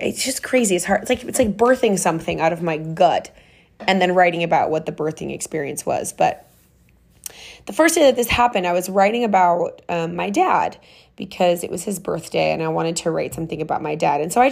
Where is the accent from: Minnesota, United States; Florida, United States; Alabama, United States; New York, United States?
Minnesota, United States; Minneapolis; born there; I was born in Minneapolis, Minnesota